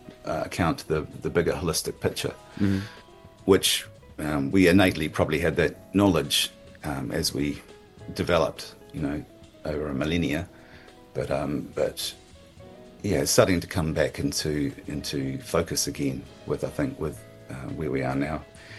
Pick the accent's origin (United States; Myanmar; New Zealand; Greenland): New Zealand; Christchurch, Canterbury; born there; I was born in Christchurch, so I'm back there quite frequently for family.